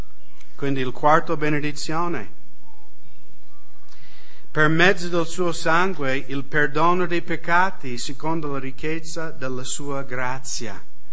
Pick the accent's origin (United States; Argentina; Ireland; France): United States; Washington; Italian is a second language; Nello stato di Washington, negli Stati Uniti, da dove vengo io, c'è una legge che ogni giovanotto sotto 18 anni